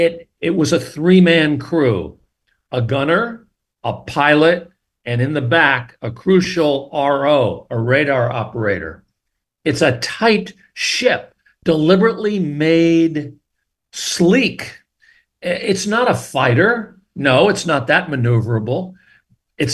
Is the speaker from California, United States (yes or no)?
yes; California, United States; born there; California, at Hammer Field, which is where I was born 2 days before the squadron got activated. I was born on April 29th, 1944